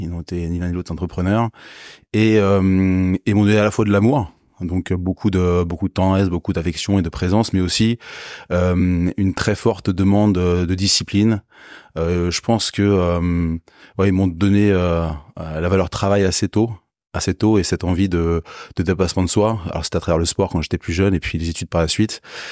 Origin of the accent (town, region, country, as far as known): Paris, Île-de-France, France; born or raised there